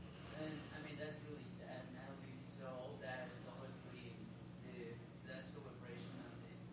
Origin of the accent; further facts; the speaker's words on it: Mexico; English is a second language; Mexico, I'm from Mexico